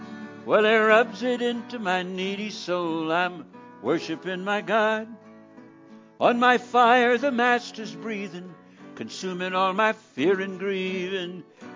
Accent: Idaho, United States; We hail from Idaho, but I wrote this in Big Sky Country in Montana.

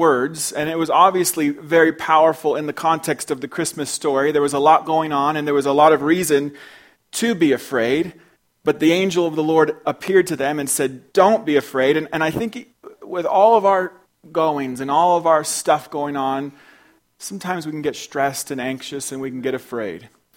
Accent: Mammoth Lakes, California, United States; growing up in Mammoth, and used to play them in Mammoth High School

